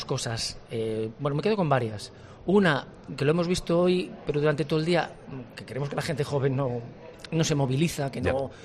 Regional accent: Vigo, Galicia, Spain; yo que soy gallego de Vigo

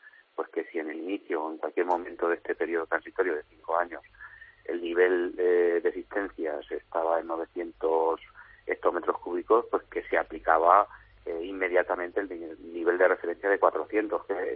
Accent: Castilla-La Mancha, Spain; y siempre hay unos perjudicados, ¿no?, que somos los de Castilla-La Mancha.

